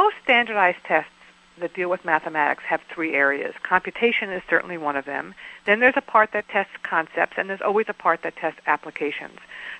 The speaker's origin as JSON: {"language": "English", "town": "New York City", "region": "New York", "country": "United States", "tie": "born or raised there", "said": "I was lucky and had wonderful teachers growing up in New York City."}